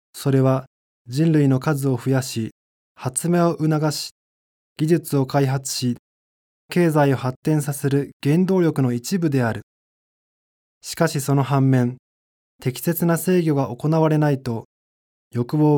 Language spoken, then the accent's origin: Japanese; Ichikawa, Chiba, Japan; 私は千葉県の市川市という、川の向こうは東京都という場所に生まれ育ちました。幼少の頃は近くの川や田んぼで虫捕りなどをした記憶があります。